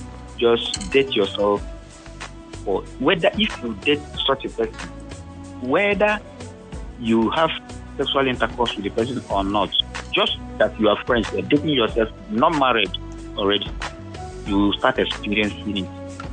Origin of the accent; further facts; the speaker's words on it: Lagos, Nigeria; I spent all my life in Lagos. I was only born in Lagos, but I was brought up in Lagos. I'm since Lagos. I have my children in Lagos.